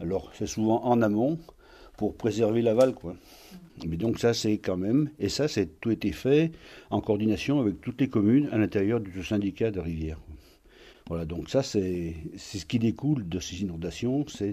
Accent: Saint-Rambert, Auvergne-Rhône-Alpes, France; born there; Je suis né à Saint-Rambert

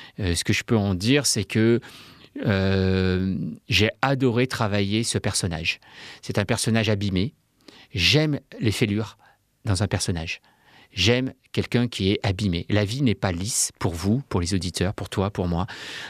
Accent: France; Je suis français et je trouve qu'il y a de merveilleux sites en France

